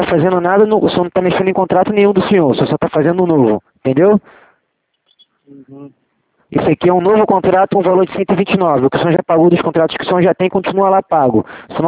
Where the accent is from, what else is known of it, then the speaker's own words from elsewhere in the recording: Santa Cruz, Brazil; eu sou aqui de Santa Cruz também, dentro do shopping.